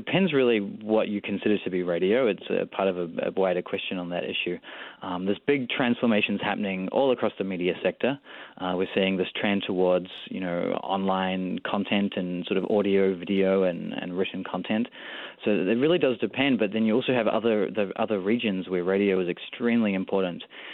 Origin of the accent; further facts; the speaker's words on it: New Zealand; I'm from New Zealand, but I've lived in different countries around the world working